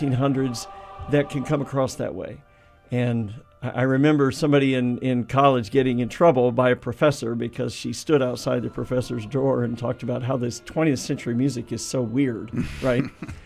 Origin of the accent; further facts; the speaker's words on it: Fairborn, Ohio, United States; I came from Fairborn High School. I grew up in Fairborn, still live in Fairborn.